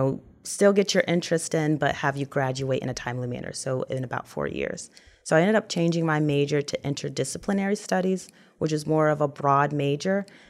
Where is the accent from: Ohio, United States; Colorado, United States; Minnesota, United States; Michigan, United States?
Michigan, United States; Lansing; So I am from the Lansing area, uh-huh. so I am a Viking. I went to Lansing Everett.